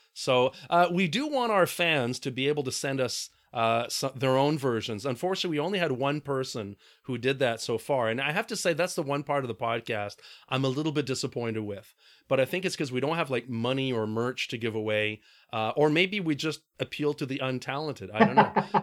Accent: Quebec, Canada; Now, you have to understand that I'm from Quebec. There's not a lot of gun violence here.

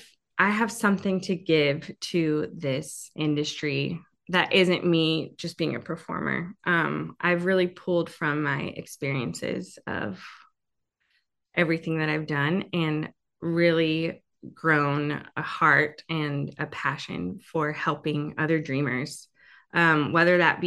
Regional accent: Nashville, Tennessee, United States; I actually came back to, I'm from Nashville originally.

